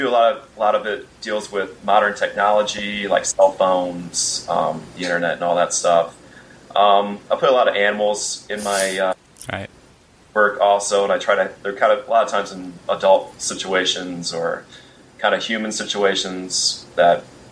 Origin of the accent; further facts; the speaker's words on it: Ohio, United States; also born or lived in Kansas / New Jersey / New York; now in St. Petersburg, United States; I'm not from St. Petersburg. I've been here 5 years. I'm originally from Ohio. I've lived all over the place. So I actually lived in Kansas for a little bit. I've lived in New Jersey, New York, and Florida